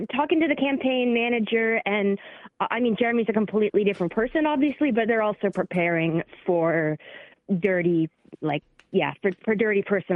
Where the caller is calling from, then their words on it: Massachusetts, United States; in Western Mass.